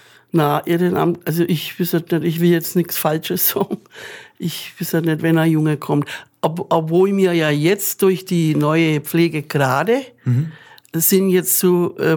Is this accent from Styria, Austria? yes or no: yes; Turnau, Styria, Austria; Ich komme ursprünglich aus Turnau